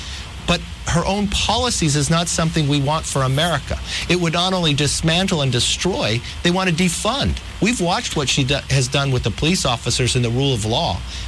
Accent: California, United States; Remember, I'm from California.

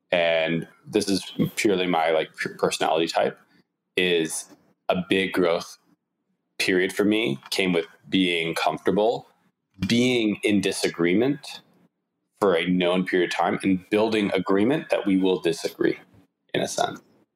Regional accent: Canada; I'm Canadian

